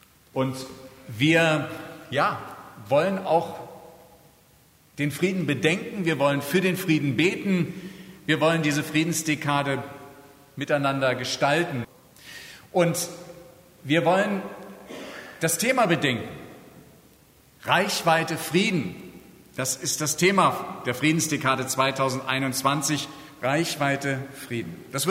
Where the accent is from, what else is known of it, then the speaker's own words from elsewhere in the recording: Markgrafpieske, Brandenburg, Germany; Ich komme aus Markgraf Pieske, da haben wir es anders gemacht.